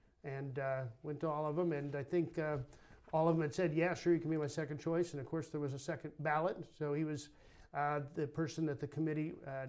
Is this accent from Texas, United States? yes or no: no; Strafford, Missouri, United States; born there; But I was born in Stratford, Missouri, right in the northeast part of Greene County.